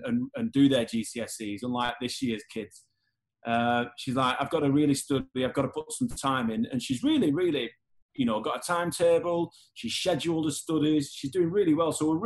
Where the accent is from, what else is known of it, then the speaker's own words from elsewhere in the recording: Horwich, North West England, United Kingdom; Good, happy memories growing up in Horwich, in Bolton